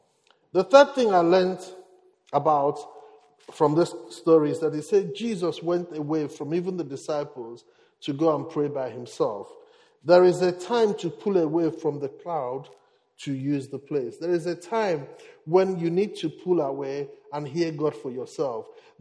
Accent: Nigeria; I come from Nigeria, we don't eat cold porridge at night.

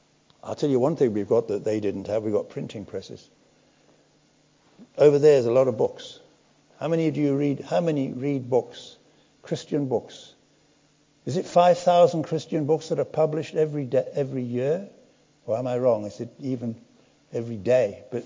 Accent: Darlington, North East England, United Kingdom; born there; I was born up in Darlington. I lived on the A1.

